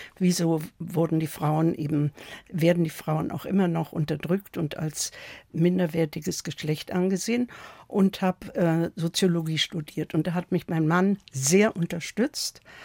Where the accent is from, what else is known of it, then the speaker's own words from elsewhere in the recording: Berlin, Germany; born there; now in Munich, Germany; In Berlin habe ich studiert, da ist auch mein Geburtsort.